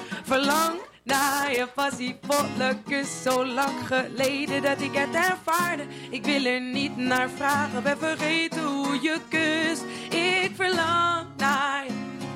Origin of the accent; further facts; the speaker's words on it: Amsterdam, North Holland, Netherlands; ik kom dus nog steeds uit Amsterdam.